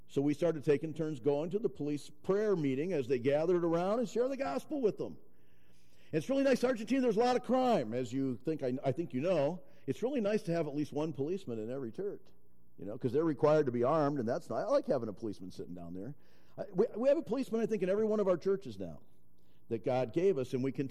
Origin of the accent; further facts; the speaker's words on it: United States; I'm from the United States